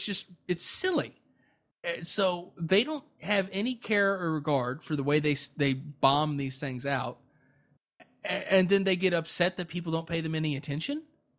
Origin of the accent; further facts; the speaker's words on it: United States; I'm sorry, I'm American and I've been drinking.